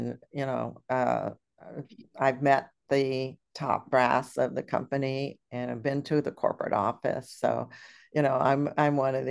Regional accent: Texas, United States; I had a long conversation last night with my mentor in Texas, which lives 30 miles from my hometown.

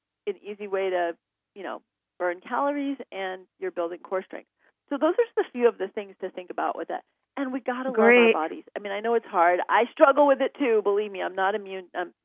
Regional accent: New York City, New York, United States; I grew up in New York City, and I was just, you know, street games were a thing.

